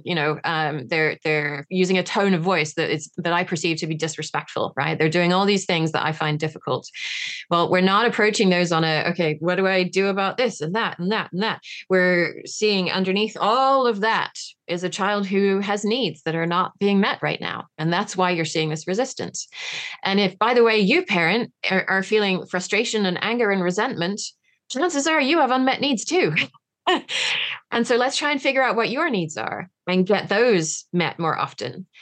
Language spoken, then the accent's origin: English; England, United Kingdom; I'm English